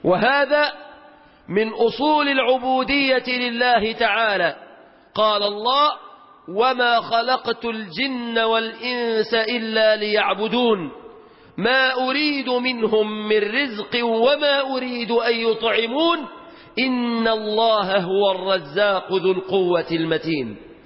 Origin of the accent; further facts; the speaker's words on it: Egypt; في بلادنا مصر